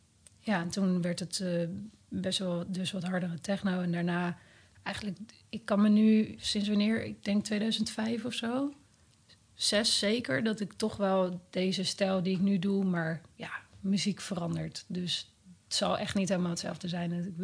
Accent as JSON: {"language": "Dutch", "region": "Utrecht", "country": "Netherlands", "tie": "born or raised there", "said": "in de Meren, waar ik vandaan kom. Ik ben geboren in Utrecht, maar okay. Ik ben opgegroeid in de Meren."}